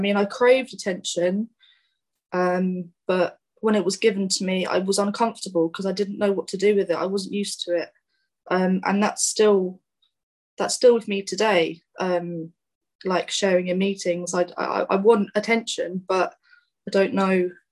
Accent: Woodbridge, East of England, United Kingdom; I'm originally from Suffolk, a town called Woodbridge. It's quite a small town.

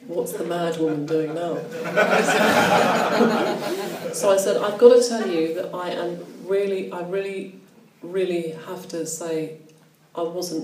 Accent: Bishop's Stortford, East of England, United Kingdom; I'm 52, I'm middle-aged, I grew up in Bishop Stortford

